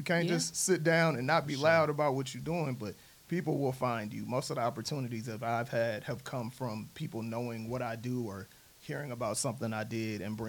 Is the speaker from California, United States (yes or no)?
yes; Oakland, California, United States; from California, where I'm from. He's from Richmond, I'm from Oakland.